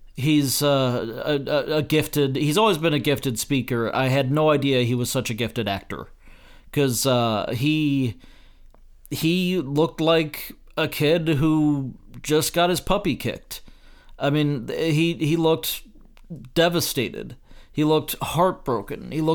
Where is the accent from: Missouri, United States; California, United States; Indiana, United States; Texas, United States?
Missouri, United States; St. Louis; That helps because I'm from St. Louis, so I'm interested in her career.